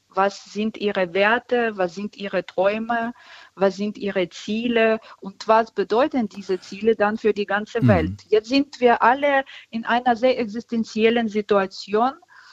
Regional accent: Ukraine; Ja, ich spreche natürlich als Ukrainerin, aber auch als ein rationaler Mensch.

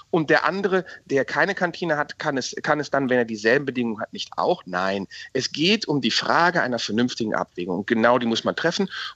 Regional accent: Krefeld, North Rhine-Westphalia, Germany; was ich in meiner Heimatstadt Krefeld erlebe

